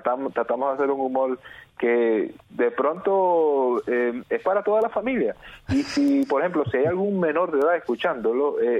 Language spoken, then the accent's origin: Spanish; Venezuela; moved away; hace 14 años ya casi de que salimos de Venezuela. Pero por un lado fue bueno y por el otro fue malo. O sea, malo abandonar mi país.